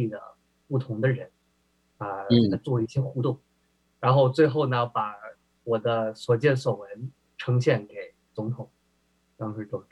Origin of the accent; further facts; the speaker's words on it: Seattle, Washington, United States; 我成长于西雅图嘛，所以对这一片土地、这一片社区还是有很大的、很浓郁的情感的。